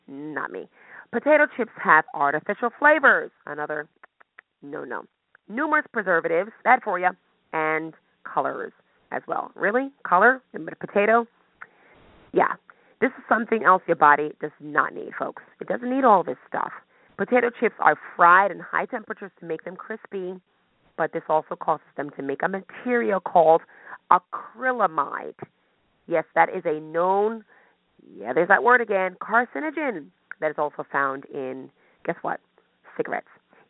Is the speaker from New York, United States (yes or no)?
yes; Brooklyn, New York, United States; I'm from the north. I'm from Brooklyn. I call it soda, okay?